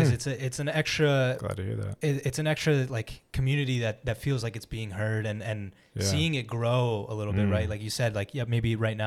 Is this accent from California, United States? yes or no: yes; Los Angeles, California, United States; now in Portland, United States; Portland doesn't have the biggest diaspora of Armenians, but I grew up in Los Angeles where, there is a Little Armenia, which is what it's called.